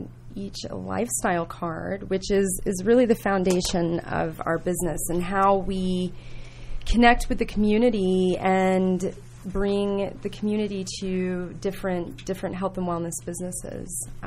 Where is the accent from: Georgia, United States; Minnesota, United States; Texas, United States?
Georgia, United States; Atlanta; But I have five sisters, and we are all from Atlanta, Georgia, and … from Dunwoody.